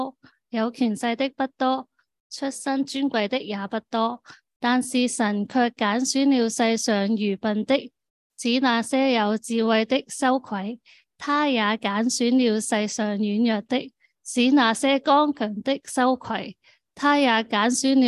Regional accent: Hong Kong; 作为香港人啦，作为即系华人咁样，好多时都系想做最醒嗰个噶嘛。

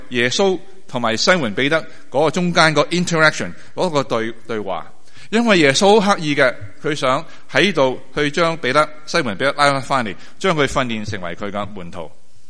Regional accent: Guangdong, China; 特别我哋广东人咧，中意食鱼就多过中意钓鱼，啱唔啱啊？

